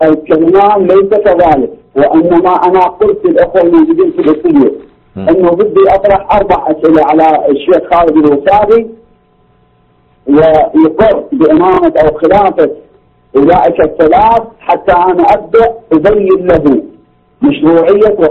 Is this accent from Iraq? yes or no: yes; Southern Iraq, Iraq; انا مو سوداني، انا عراقي من جنوب العراق.